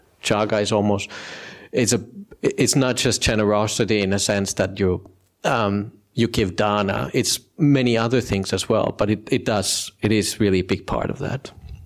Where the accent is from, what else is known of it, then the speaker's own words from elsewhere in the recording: northern Finland, Finland; English is a second language; I come from Northern Finland. There's no Buddhism there.